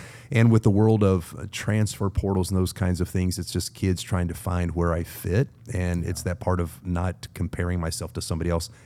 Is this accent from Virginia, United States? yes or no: yes; Virginia, United States; I grew up in Southwest Virginia, played for the Hall of Fame coach, Bill Pope